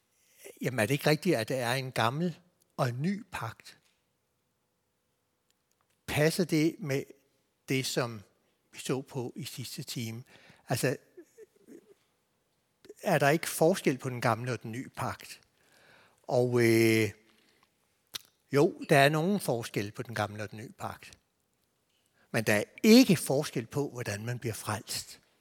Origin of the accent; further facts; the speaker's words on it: Copenhagen, Capital Region of Denmark, Denmark; Altså, godt nok er jeg københavner